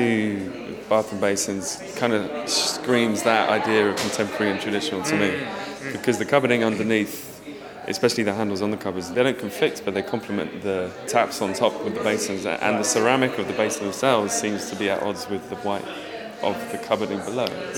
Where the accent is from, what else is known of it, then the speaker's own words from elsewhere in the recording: London, United Kingdom; And I grew up in London.